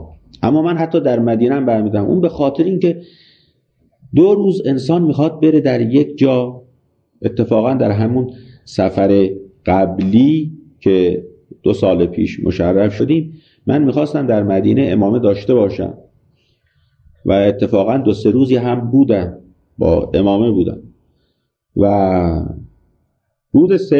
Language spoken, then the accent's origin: Persian; Iran; خب از ایران آمدیم و چه آمدیم